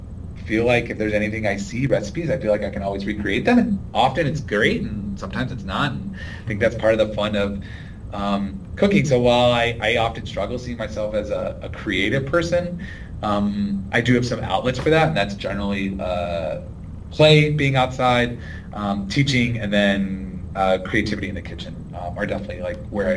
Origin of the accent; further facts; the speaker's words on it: United States; it was never a question of being an American, would I be welcome?